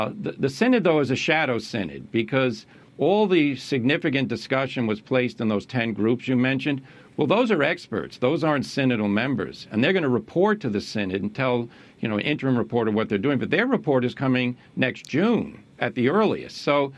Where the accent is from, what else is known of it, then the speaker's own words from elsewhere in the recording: Ireland; I'm Irish.